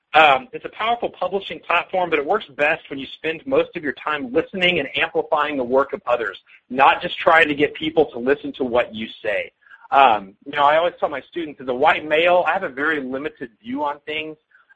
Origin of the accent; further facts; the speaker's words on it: Texas, United States; I'm from West Texas. It's a very conservative area.